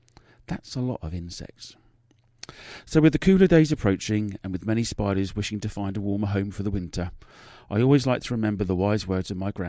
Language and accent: English; South East England, United Kingdom; Growing up in the New Forest with a grandmother with a passion for wildlife